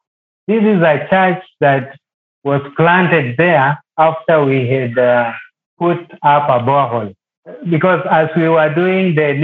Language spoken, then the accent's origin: English; Busia County, Kenya; also born or lived in Turkana; I am from Busia County in the western part of Kenya. I've been in Turkana for almost the entire of my life.